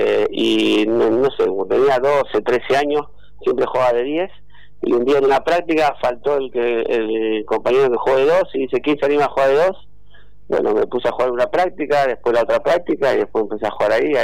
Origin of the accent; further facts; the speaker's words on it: José C. Paz, Buenos Aires Province, Argentina; Yo soy de José C. Paz.